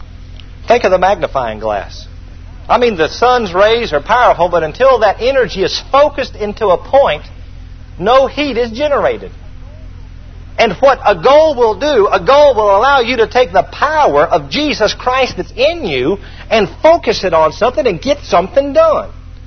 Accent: Atlanta, Georgia, United States; also born or lived in Vidalia; And so I'd never lived in a small town. I grew up in Atlanta.

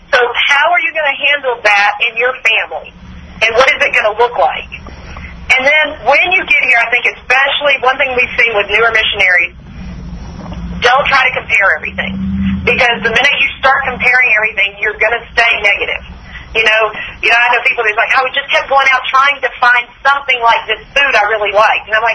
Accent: Georgia, United States; You know, I would say I grew up in Georgia. So, you know, on New Year's Day, my mom always had collards and black eyed peas.

